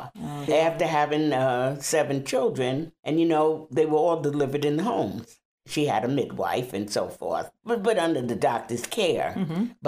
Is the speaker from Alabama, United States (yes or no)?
no; Southold, New York, United States; as me growing up in Southold, you know, there was some prejudice